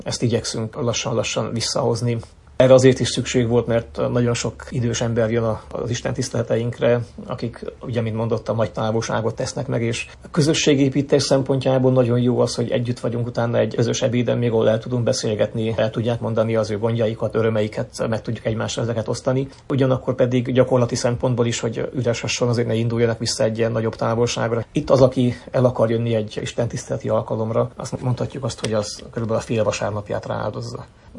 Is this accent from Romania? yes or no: yes; Transylvania, Romania; now in United States; úgy, amiképpen otthon, Erdélyben vagy akár az anyországban is szükség van a magyarjainknak a lelki gondozására